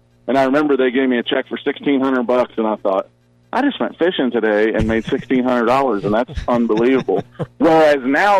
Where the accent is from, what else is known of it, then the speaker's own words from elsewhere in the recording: Maryland, United States; also born or lived in Florida; And I'm originally from Maryland and then moved to Florida.